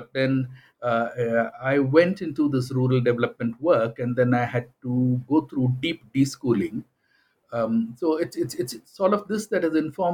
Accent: India; it's just where I came from and my formative experiences and my background as an Indian and everything very automatically surfaced this gap that I found there

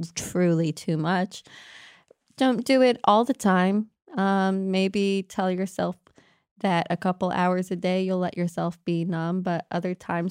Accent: Canada; However, I could also receive a degree at home in Canada at a university in a much larger city.

